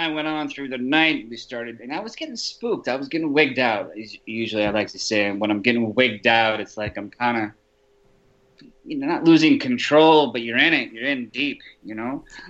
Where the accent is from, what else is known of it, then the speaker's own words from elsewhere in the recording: Washington, United States; I'm from Washington, so I love the rain.